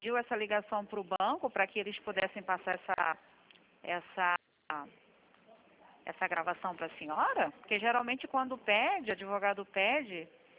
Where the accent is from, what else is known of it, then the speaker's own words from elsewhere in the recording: São João de Meriti, Rio de Janeiro, Brazil; Eu sou de Vilar dos Teles, São João de Meriti.